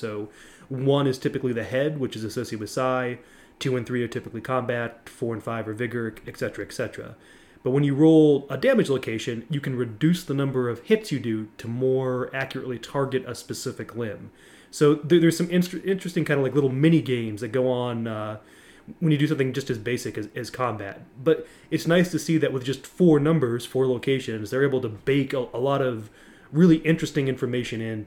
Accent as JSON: {"language": "English", "country": "United States", "said": "As an American, let me just say I am horribly offended at this and feel that I need restitution."}